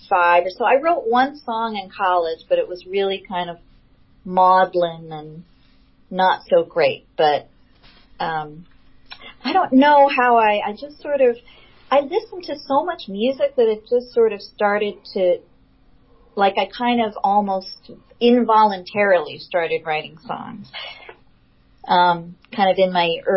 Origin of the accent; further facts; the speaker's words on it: Los Angeles, California, United States; I grew up like in West LA, like near UCLA.